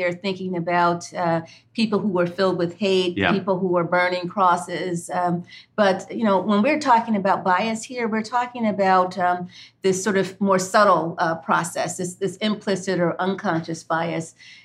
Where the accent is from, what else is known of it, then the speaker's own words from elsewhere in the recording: Cleveland, Ohio, United States; when I was a kid, I grew up in Cleveland, Ohio, in an all-Black neighborhood.